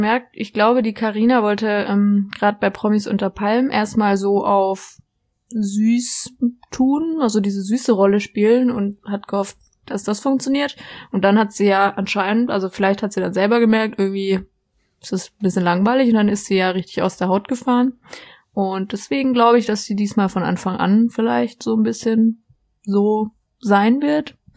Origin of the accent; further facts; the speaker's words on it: Baden-Württemberg, Germany; ich komme ja aus der Nähe, für die es nicht wissen, aus der Nähe von Freiburg, da die Ecke, wo der Europapark ist